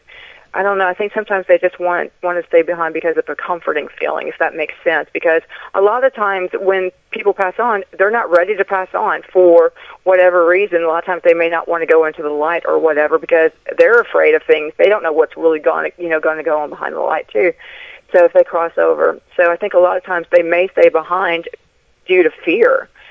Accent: Brockton, Massachusetts, United States; born there; I was born in Brockton, Massachusetts.

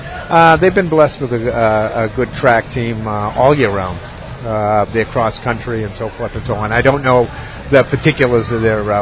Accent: Peabody, Massachusetts, United States; West Peabody.

